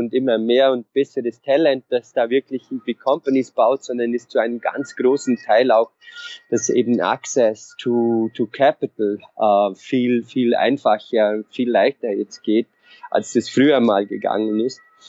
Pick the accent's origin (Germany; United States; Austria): Austria; Vorarlberg; also born or lived in Innsbruck / Vienna; now in London, United Kingdom; Okay, also ich komme aus den Vorarlberger Bergen, aus einem sehr kleinen Dorf und habe irgendwann mal beschlossen, dass das da sehr klein ist und habe mich dann über Innsbruck nach Wien vorgearbeitet und das Wien war mir auch noch zu klein, bin dann schlussendlich in London gelandet